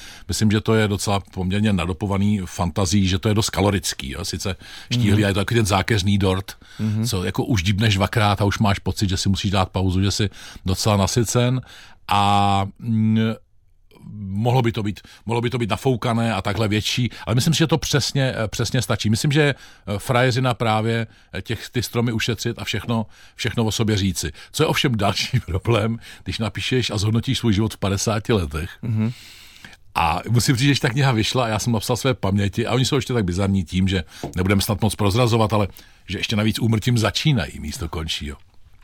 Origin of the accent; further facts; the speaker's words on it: Týniště nad Orlicí, Hradec Králové Region, Czechia; born there; byl jsem v Týništi na Torlicí ve svém rodišti